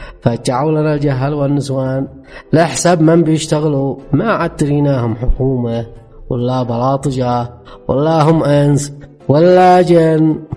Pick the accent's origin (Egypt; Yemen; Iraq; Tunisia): Yemen; ساعة اللي رجموهن عندنا في اليمن على عطان وعلى نقم، كيف كان عاد عيقعبهم؟ أما احنا شعب الإيمان سلام الله علينا